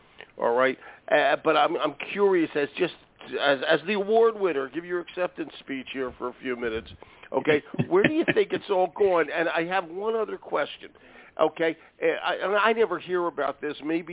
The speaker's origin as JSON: {"language": "English", "region": "New England", "country": "United States", "said": "I'm from New England."}